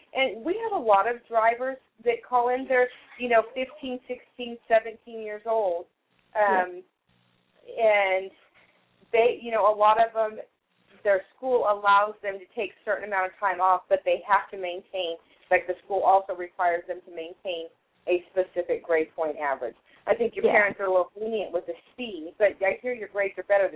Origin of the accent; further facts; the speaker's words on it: San Diego, California, United States; I grew up in San Diego.